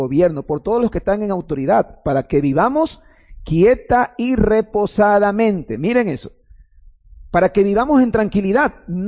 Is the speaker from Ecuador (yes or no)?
yes; Ecuador; Ustedes recordarán, tal vez como nosotros como ecuatorianos